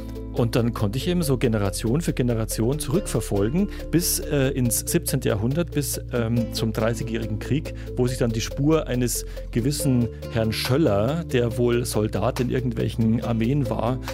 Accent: Munich, Bavaria, Germany; accent: Lower Bavarian; Meine Wurzeln sind niederbayerisch. Ich bin eigentlich gebürtiger Münchner, aber meine Wurzeln, da wo meine Eltern herkommen, das ist Niederbayern. Das hört man auch in meinem Dialekt, der ist eben nicht münchnerisch, sondern er ist eigentlich niederbayerisch.

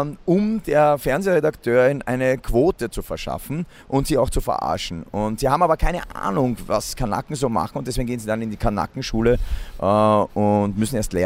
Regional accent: Vienna, Austria; Und dann sind wir aber gleich nach Wien gezogen. Eigentlich bin ich Wiener

